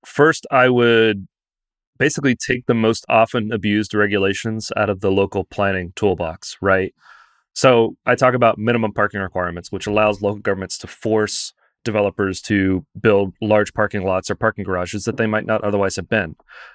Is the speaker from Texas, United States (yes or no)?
no; Lexington, Kentucky, United States; So I'm from Lexington